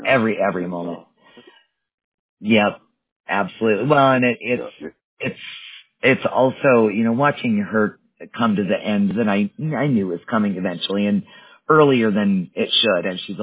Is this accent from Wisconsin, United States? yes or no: yes; Wisconsin, United States; I grew up in Wisconsin, which is where my mom lives and dad.